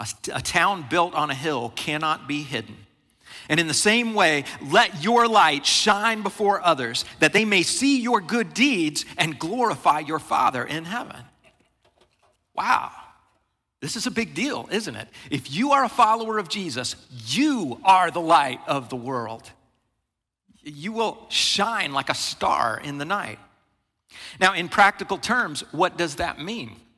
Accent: United States; I'm a citizen of God's kingdom, and that is far more important than my status as an American citizen.

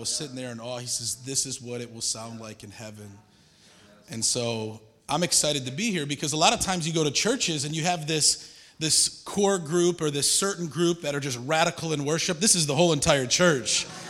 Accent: Redford, Michigan, United States; also born or lived in Taylor; I grew up in Redford, not too far from here, and then moved downriver to Taylor.

